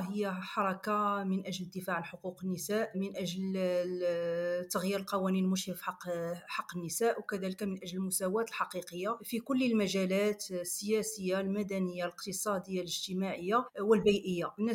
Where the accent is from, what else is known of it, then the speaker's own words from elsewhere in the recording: Casablanca, Casablanca-Settat, Morocco; born there; من مواليد مدينه الدار البيضاء